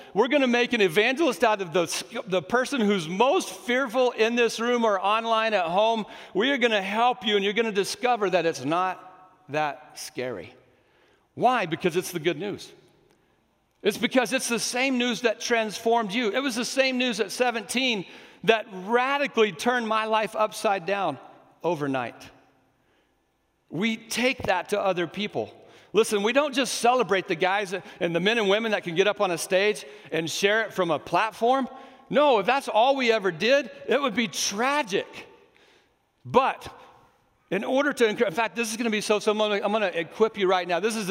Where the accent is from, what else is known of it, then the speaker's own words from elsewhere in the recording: Lubbock, Texas, United States; I grew up in Lubbock, of course.